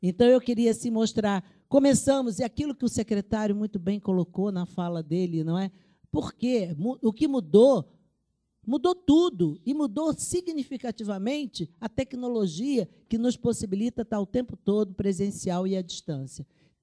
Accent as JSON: {"language": "Portuguese", "region": "Rio de Janeiro", "country": "Brazil", "said": "vai surfar, né, como boa carioca, vai surfar em todas as praias"}